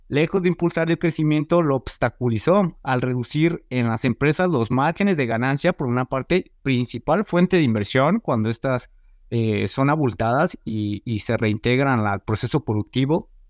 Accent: Mexico; lo que tenemos que hacer como mexicanos

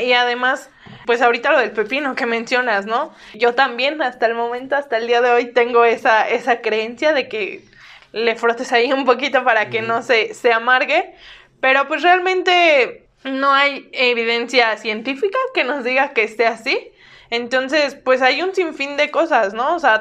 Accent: Mexico; Como todo mexicano bien hecho, dejamos las cosas al último, ¿no?

